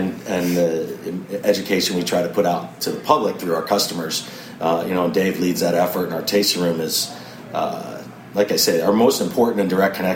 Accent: New York City, New York, United States; I grew up here in New York, and so it's kind of homecoming for me

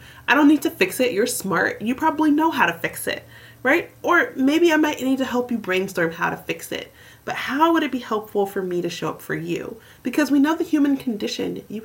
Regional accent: the South, United States; So one, being a Southerner, as you are as well, and I'm also a Black person, right?

